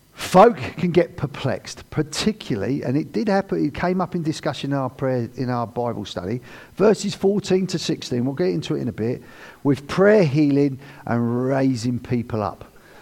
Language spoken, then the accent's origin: English; England, United Kingdom; I was born and raised from a humble non-Christian family. I grew up living in the British equivalent of housing commission in a rough and hard town just north of London.